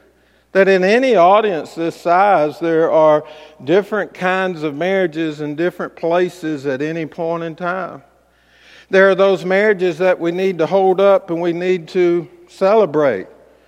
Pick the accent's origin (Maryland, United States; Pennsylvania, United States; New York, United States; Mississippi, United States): Mississippi, United States; It kind of reminds me of growing up on the Mississippi Gulf Coast. We would have an occasional storm or hurricane, and we would get out and put plywood up over the windows.